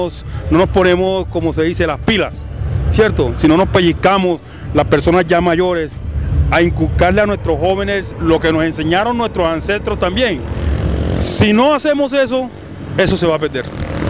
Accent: San Basilio de Palenque, Bolívar, Colombia; vengo de los Montes de María, San Basilio del Palenque

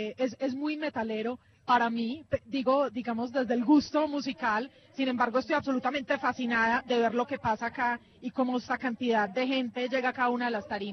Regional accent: Medellín, Antioquia, Colombia; now in Berlin, Germany; yo soy de Medellín, ella es de Medellín, pero llevo unos años viviendo en Berlín

